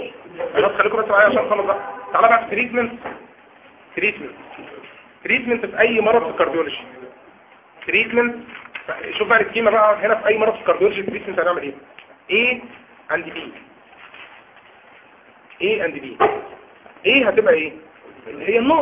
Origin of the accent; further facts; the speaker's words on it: Upper Egypt, Egypt; انا صعيدي يعني.